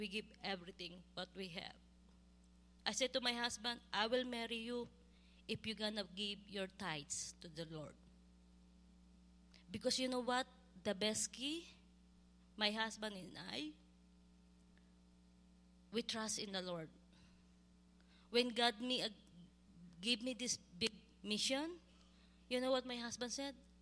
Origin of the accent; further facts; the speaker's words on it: Philippines; before we fly back to Philippines, they have a big eruption, volcano. That's 20 kilometers from my hometown.